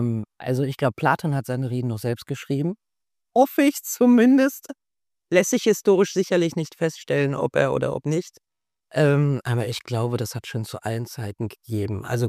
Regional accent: Munich, Bavaria, Germany; now in Switzerland; Da habe ich mich sogar als Münchnerin doch noch mehr als einmal umgeblickt

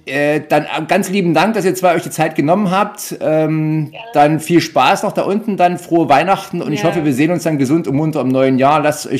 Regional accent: Thuringia, Germany; Ja, aber wir sind doch Thüringer, Jonathan.

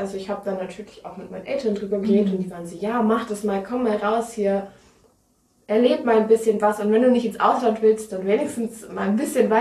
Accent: Lower Saxony, Germany; Ich komme aus dem schönen Weserbergland, ganz anders als das Flachland hier.

